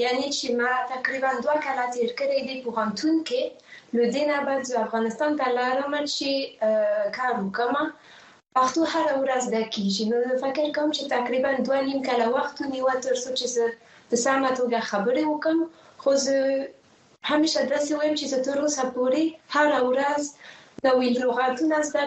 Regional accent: France; Pashto is a second language; زه اصلا د فرانسې څخه یم

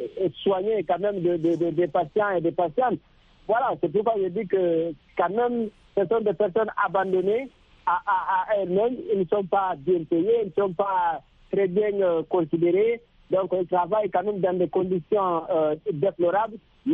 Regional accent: Guinea; now in Douala, Cameroon; je suis originaire de la Guinée, donc je vis à Douala, je connais que Douala, mais quand même, je connais mon pays

